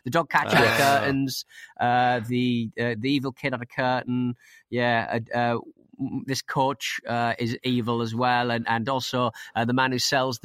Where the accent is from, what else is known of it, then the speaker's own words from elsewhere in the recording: Scotland, United Kingdom; As a Scot, it makes me extremely angry as to how we were portrayed